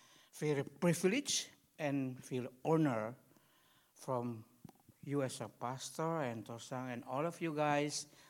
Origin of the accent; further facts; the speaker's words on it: East Nusa Tenggara, Indonesia; English is a second language; I come from West Timor